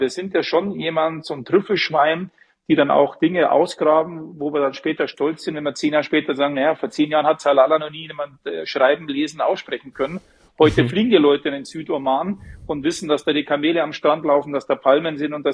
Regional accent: Munich, Bavaria, Germany; als Münchner

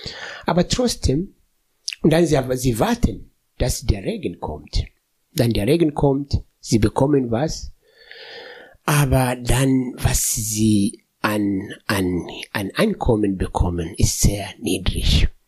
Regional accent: Kagera, Tanzania; Ich komme aus Kagera-Region, am Viktoriasee. Wir haben auch Fisch.

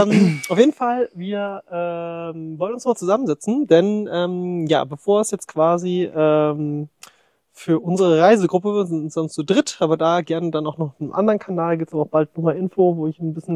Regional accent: Brandenburg, Germany; weil ich bin ja aus der Region rund um Berlin

